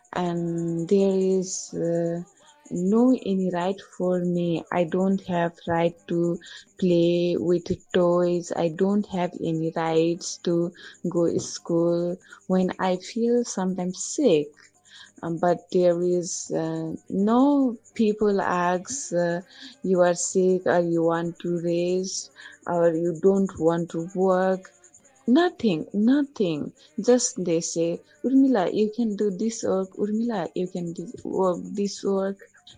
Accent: Dang, Lumbini Province, Nepal; English is a second language; I am from Dang. … is one of the indigenous community and belongs to the Tharu community. And this Tharu community especially lives in Nepal

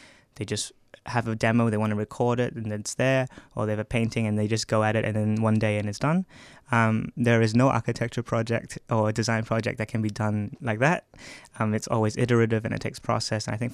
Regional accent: Sydney, New South Wales, Australia; now in Melbourne, Australia; So my father's Australian, so I'm an Australian citizen since birth, but they're from the Sydney side, and we came to Melbourne to look for university opportunities, and I just came here to study architecture, and that was 2020

